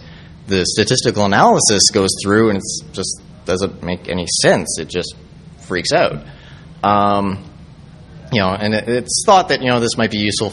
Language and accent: English; Canada; because I'm Canadian